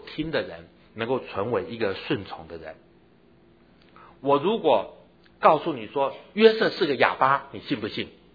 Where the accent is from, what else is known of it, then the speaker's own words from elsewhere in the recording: Taiwan; 我在台湾长大，我很喜欢台湾人讲的一句话。